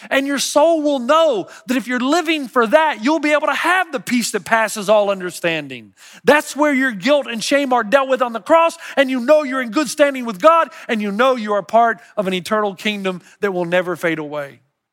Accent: Tennessee, United States; I remember playing a game when we were growing up in Tennessee

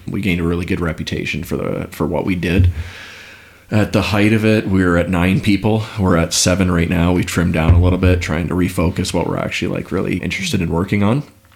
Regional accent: St. Catharines, Ontario, Canada; So I grew up in St. Catharines, basically lived there until the end of high school, moved to Ottawa

